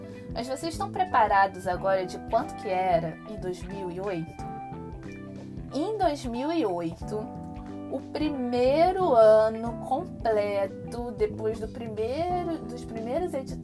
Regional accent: Niterói, Rio de Janeiro, Brazil; como acontece lá na minha cidade natal, em Niterói

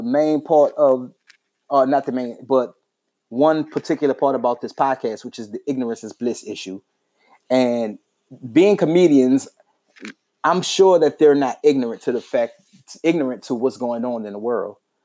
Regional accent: New Orleans, Louisiana, United States; now in Dallas, United States; I'm from New Orleans

